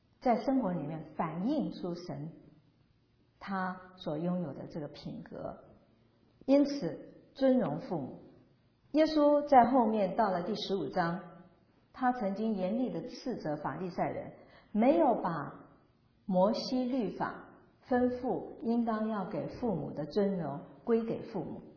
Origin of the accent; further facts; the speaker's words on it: China; 特别是在我们东方人的世界或者回教徒的世界，我们中国人我相信就是属于这一类。